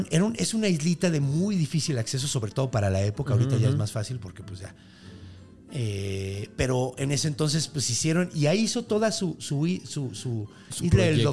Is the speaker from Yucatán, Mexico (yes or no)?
yes; Yucatán, Mexico; Lo dije como yucateco, ¿no?